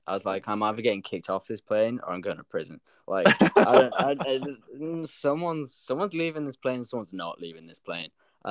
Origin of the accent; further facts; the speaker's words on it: Yorkshire and the Humber, United Kingdom; I'm very in, because being from Yorkshire, I'm very proud of like representing my accent.